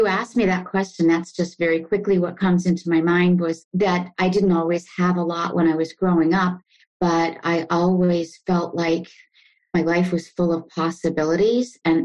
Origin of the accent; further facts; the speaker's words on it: California, United States; As I said, I was the youngest of three children. I grew up in Central California, and pretty typical childhood and public school.